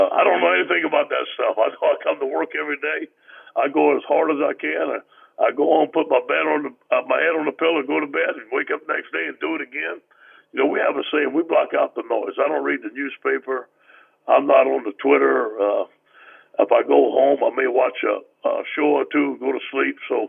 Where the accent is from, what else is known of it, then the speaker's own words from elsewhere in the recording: Louisiana, United States; Well, you know, I was raised in South Louisiana by two great parents